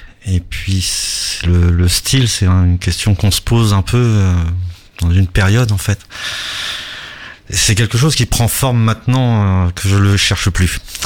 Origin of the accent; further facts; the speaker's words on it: Le Havre, Normandy, France; also born or lived in Marrakech; Je suis né à Marrakech, un 1er avril donc, mais j'ai vécu quasiment tout le temps au Havre, oui.